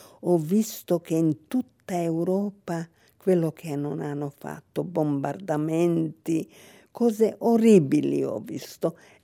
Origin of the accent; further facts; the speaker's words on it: Split, Split-Dalmatia County, Croatia; born there; e che siamo italiani perché siamo nati a Spalato.